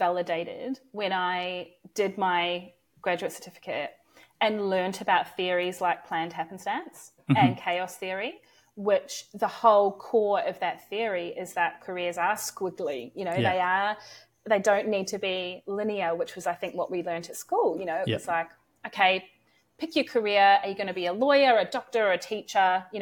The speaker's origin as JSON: {"language": "English", "country": "New Zealand", "moved": "as an adult", "said": "I'm a Kiwi. I wanted to do my OE or overseas experience. So when I was 21, I moved to the UK along with everybody else."}